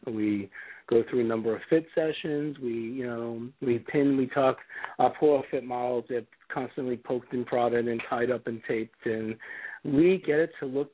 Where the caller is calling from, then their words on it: Ohio, United States; I'm actually calling from Ohio because in the world of travel, my plane got canceled.